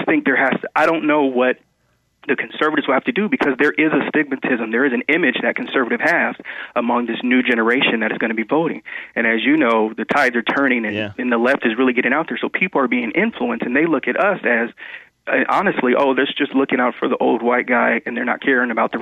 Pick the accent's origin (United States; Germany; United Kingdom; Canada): United States; California; I'm from California. I'm a 33-year-old African-American. Of course, I grew up in California with a diversity of people.